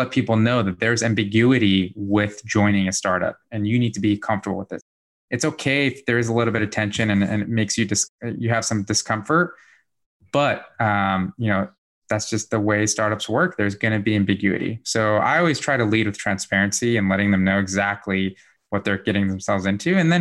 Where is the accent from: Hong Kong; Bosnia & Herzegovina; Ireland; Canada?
Bosnia & Herzegovina; also born or lived in Germany; now in United States; So I'm originally from Bosnia, from Europe. So I immigrated to the States back in 1997.